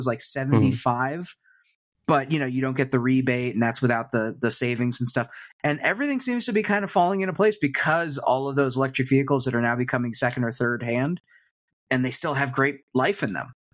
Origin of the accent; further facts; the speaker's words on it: Florida, United States; I think growing up in Florida, the dream was just to, get a Civic or something like